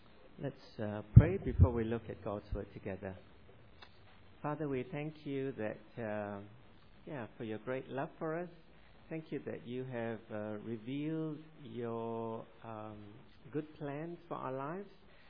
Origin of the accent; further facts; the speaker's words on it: Malaysia; I grew up in Malaysia and learned driving in Malaysia.